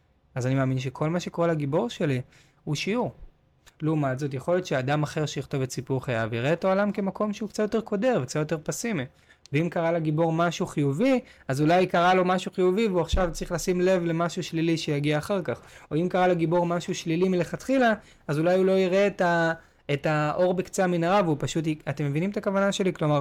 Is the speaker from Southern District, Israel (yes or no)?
no; Tel Aviv, Tel Aviv District, Israel; כי גדלתי בתל אביב. כשאני אכתוב על העיר, אם אני אכתוב את סיפור חיי, גדלתי בצפון תל אביב